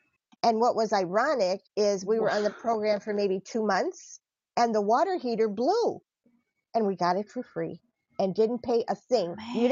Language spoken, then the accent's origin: English; Michigan, United States; Or I came from Michigan where they trained these seeing eye dogs